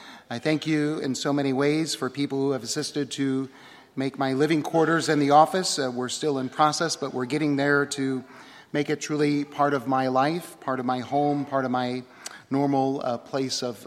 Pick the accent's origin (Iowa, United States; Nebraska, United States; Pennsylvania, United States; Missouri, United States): Nebraska, United States; Tarnov; My hometown parish is St. Michael in Tarnoff. It's a little village that's just a little bit smaller than the metropolitan area of Omaha. Population is about 98. It's a wonderful little village. I still have some family living there. I grew up on a farm.